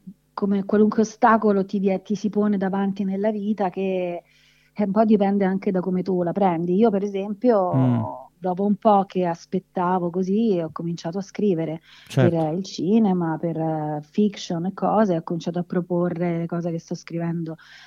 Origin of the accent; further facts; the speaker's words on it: Rome, Lazio, Italy; lo stesso quando io dicevo sono del Quadraro, pur magari non sapendo che cosa fosse il Quadraro a Roma